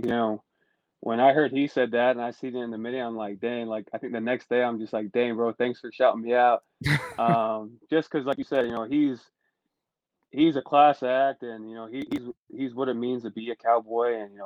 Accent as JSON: {"language": "English", "region": "Utah", "country": "United States", "said": "I'm from Utah. For those of you who don't know, that I am from Utah."}